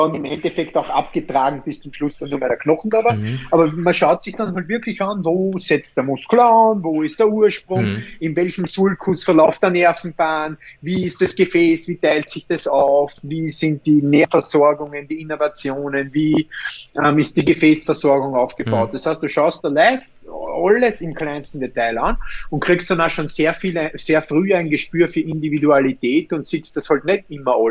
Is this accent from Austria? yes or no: yes; Austria; bei uns in Österreich, ich komme noch aus einer Zeit, wo das Medizinstudium anders aufgebaut war als heute.